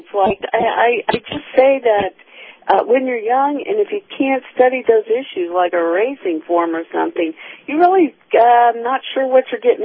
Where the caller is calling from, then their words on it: St. Petersburg, Florida, United States; from St. Petersburg.